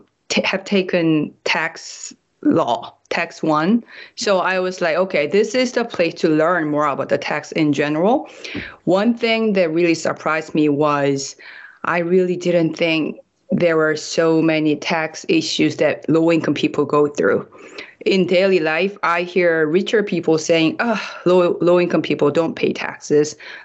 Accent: South Korea; English is a second language; now in United States; I am originally from South Korea, and then I moved to U.S. in 2018.

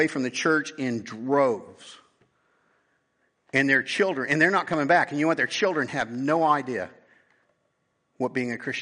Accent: Hazel, Kansas, United States; in my hometown where I grew up in Hazel, Kansas.

